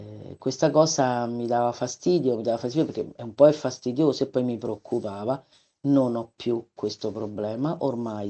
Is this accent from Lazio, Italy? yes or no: yes; Rome, Lazio, Italy; ho 59 anni e sono di Roma.